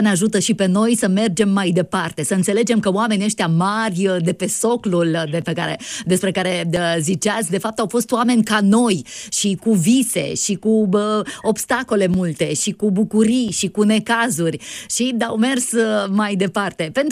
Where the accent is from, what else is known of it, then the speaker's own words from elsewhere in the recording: Ploiești, Prahova, Romania; Să știți că eu sunt ploieșteancă.